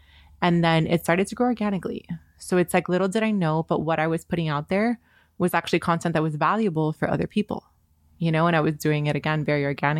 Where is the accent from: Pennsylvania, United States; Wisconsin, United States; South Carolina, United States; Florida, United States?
Florida, United States; Miami; Amazing. Born and raised in Miami.